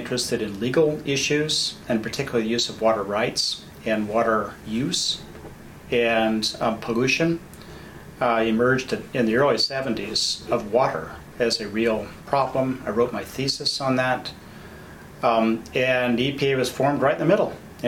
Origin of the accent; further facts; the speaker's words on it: Texas, United States; Well, what was really amazing is I came from West Texas, a little small town, and I didn't even know it was all male.